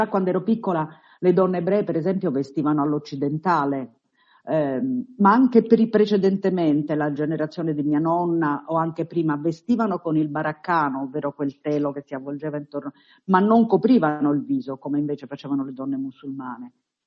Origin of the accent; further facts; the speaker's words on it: Tripoli, Tripoli District, Libya; now in Rome, Italy; essere di una cultura altra, cioè sono di Tripoli e non sono di Roma, sono ebrea e non sono tutto il resto, rispetto agli ebrei romani sono tripolina e non ero romana, poi in realtà mi sono mescolata molto.